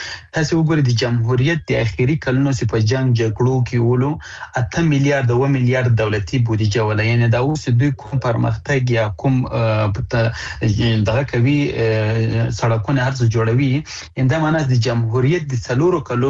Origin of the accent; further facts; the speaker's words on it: Afghanistan; زه د افغانستان دی یو بچی په صفت باندې د دې وطن دی یو زوی په صفت باندې